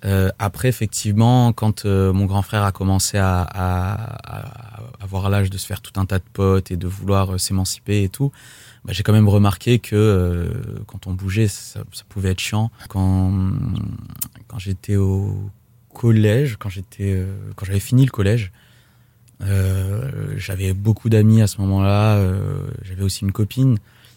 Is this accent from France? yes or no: yes; French Guiana, France; born there; also born or lived in Nîmes / Île-de-France; Je suis né en Guyane. Après, je suis pas resté très longtemps